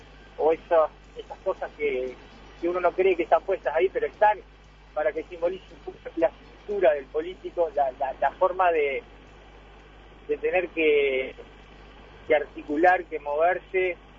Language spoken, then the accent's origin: Spanish; Canelones, Uruguay; Y soy de Canelones y vengo rumbo a Montevideo.